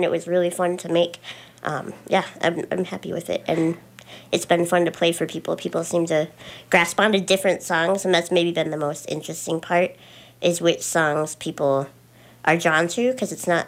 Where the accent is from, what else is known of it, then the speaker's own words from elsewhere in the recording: Duluth, Minnesota, United States; like who I like are my age, and we're both from Duluth.